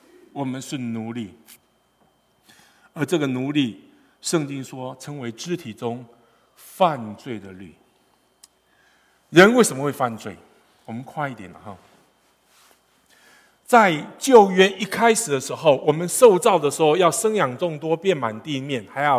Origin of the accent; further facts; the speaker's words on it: Taiwan; 我如果今天在中国，我就说我要做总书记啊。我在当时台湾写我要做总统。